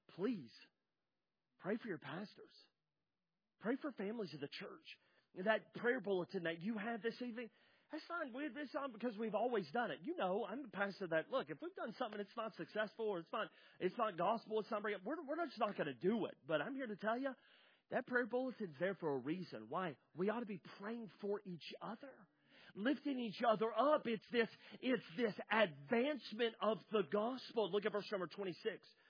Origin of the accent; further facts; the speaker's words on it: the South, United States; A lot of people at Cross Point, I'm one of them. I grew up in the South. We're huggers.